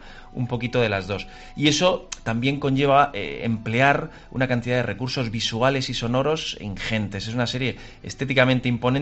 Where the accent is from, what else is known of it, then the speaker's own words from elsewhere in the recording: Murcia, Region of Murcia, Spain; born there; nací en Murcia y está cerca